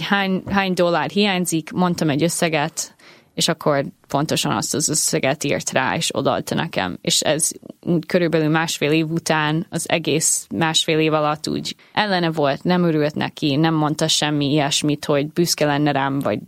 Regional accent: Nashville, Tennessee, United States; Apukám dalszerző, és úgy nőttem fel, hogy mindig zene volt körülöttem, meg a Nashville, az Tennessee-nek a fővárosa, az egy zeneipari város

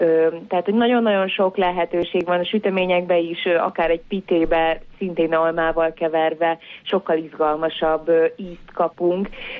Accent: Hungary; Én Észak-Kelet-Magyarországról származom

